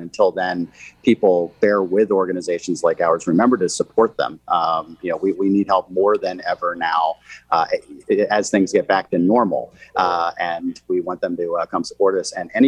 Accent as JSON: {"language": "English", "region": "Pennsylvania", "country": "United States", "tie": "born or raised there", "said": "I grew up in Chester County, Pennsylvania, so I like Labradors, but that's just because they're around."}